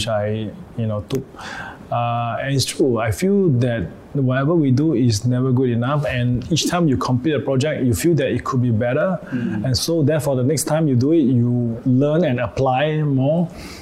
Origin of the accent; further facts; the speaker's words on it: Singapore; growing up in Singapore, I've kind of seen a lot of things that are interesting